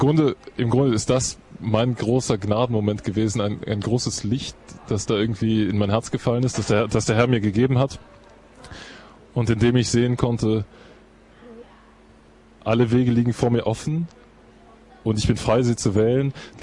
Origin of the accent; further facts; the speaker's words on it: Aachen, North Rhine-Westphalia, Germany; Ich komme aus Aachen, da gibt es in der Nähe ein Benediktinerkloster